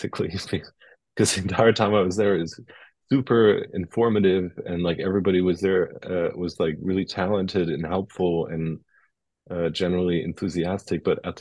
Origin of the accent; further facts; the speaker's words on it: Germany; So I'm based in Germany, and I grew up in Germany